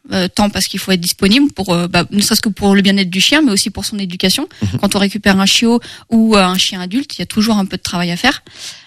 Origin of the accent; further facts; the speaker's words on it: Saumur, Pays de la Loire, France; now in Angers, France; j'ai 33 ans. Je suis originaire de Saumur. J'ai déménagé sur Angers pour mes études à la fac, donc en 2010. Et du coup, j'ai jamais quitté Angers.